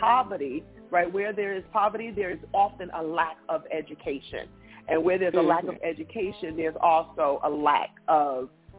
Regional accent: South Bronx, New York, United States; because I'm from the South Bronx.

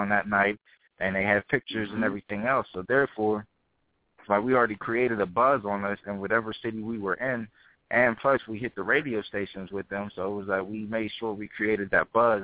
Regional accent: Pittsburgh, Pennsylvania, United States; I'm a young country boy from Little Old Pittsburgh, you know what I mean?

